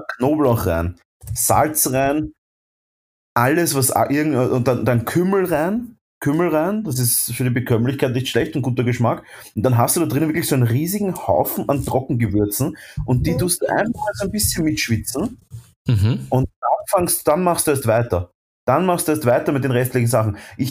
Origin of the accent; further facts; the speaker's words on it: Vienna, Austria; Ah, Bussi, sagt man bei uns in Wien. Bussi.